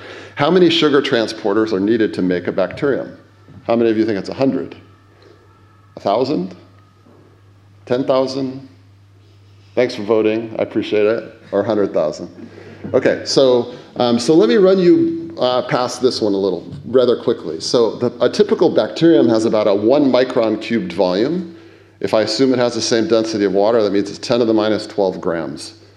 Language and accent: English; United States; I'm an American, so, you know, I don't think most of us live by this